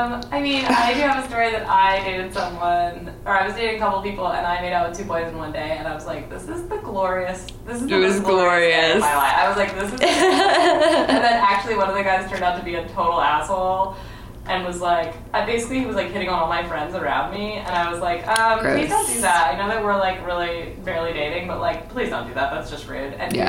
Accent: Garberville, California, United States; Garberville, my hometown, like Northern California.

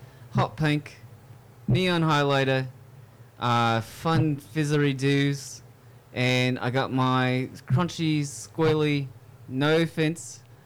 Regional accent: Melbourne, Victoria, Australia; I'm from Melbourne.

